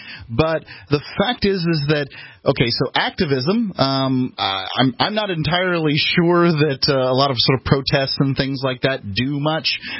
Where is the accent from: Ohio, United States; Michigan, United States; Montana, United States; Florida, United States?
Florida, United States; You know, I'm from Florida, too.